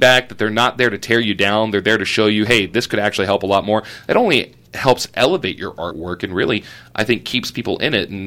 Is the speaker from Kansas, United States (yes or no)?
yes; Emporia, Kansas, United States; as a proud Emporian, never thought I'd get to have my artwork on display in my hometown.